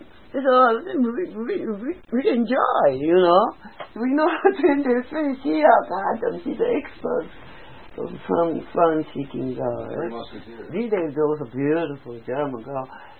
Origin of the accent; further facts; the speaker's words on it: Canada; And they invited us Canadian people, force soldiers.